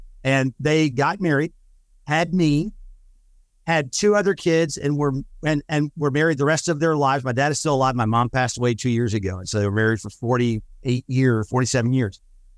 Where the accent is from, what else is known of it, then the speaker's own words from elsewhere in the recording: Dallas, Texas, United States; so I grew up in Dallas area. Mom and dad both teachers.